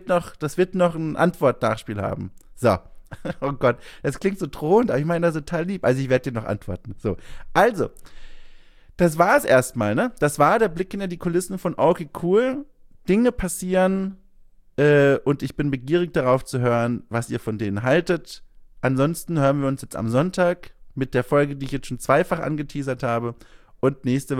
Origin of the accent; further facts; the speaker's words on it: Bavaria, Germany; Ich muss darauf achten, das B angemessen hart auszusprechen. Als Franke hat man damit immer ein bisschen Probleme.